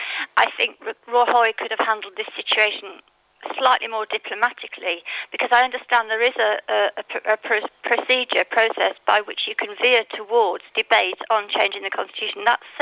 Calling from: Alicante, Valencian Community, Spain; Yeah, morning … Alicante.

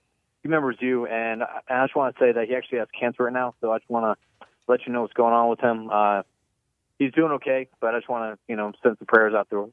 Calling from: Virginia, United States; Hey, I'm actually calling from Virginia, guys.

